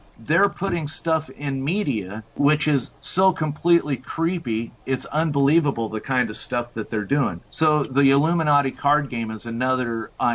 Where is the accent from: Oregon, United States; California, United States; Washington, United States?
Washington, United States; Seattle; I'm from Seattle, and you guys are familiar with Seattle, yeah?